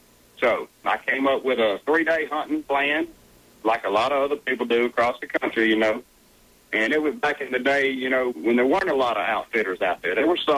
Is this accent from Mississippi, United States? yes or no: yes; Natchez, Mississippi, United States; I grew up down here in Natchez, and I've been watching these floods my whole life.